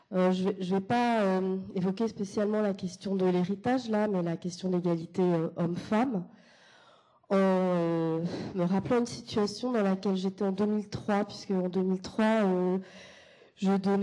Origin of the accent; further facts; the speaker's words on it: France; je suis française et que je ne voulais pas faire d'ingérence